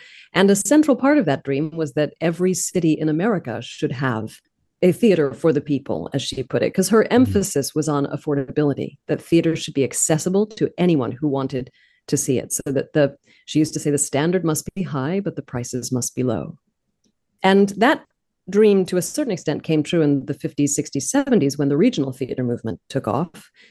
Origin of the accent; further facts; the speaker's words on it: Hartford, Connecticut, United States; I grew up in Hartford, which is about an hour north of Weston, and Weston is about an hour and a half from New York City.